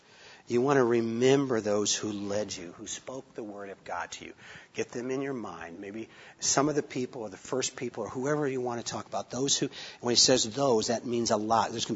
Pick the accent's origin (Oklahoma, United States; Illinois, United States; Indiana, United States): Illinois, United States; Chicago; I grew up in the Chicago area. When I get excited, you will hear that in my voice. So and I'm from Italian background, you know what I'm talking about here.